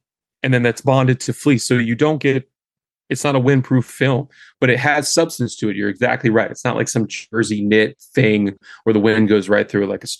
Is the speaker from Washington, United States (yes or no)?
no; Pittsburgh, Pennsylvania, United States; we're born and raised in Pittsburgh, if you will, and the blue collar grassroots community that Pittsburgh is.